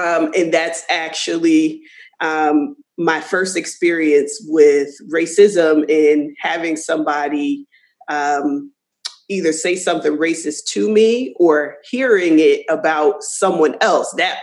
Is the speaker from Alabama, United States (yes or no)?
no; New Jersey, United States; now in Charlotte, United States; I currently live in Charlotte, North Carolina, but I'm originally from Jersey and living in mostly North Jersey, but definitely, I guess, kind of my experience is both in the city of Jersey and kind of the suburbs of Jersey.